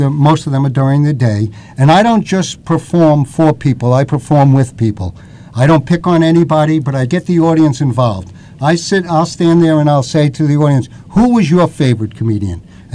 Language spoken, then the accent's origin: English; Long Island, New York, United States; we talk about growing up on Long Island.